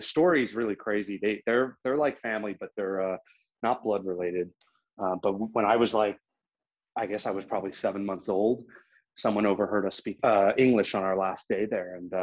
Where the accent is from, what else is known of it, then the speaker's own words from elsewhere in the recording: New Jersey, United States; when I mentioned New Jersey, I'm from New Jersey, they big wow